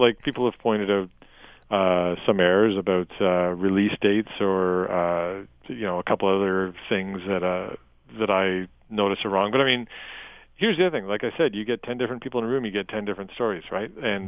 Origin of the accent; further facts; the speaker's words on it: Canada; as a Canadian, I felt the story had to be told.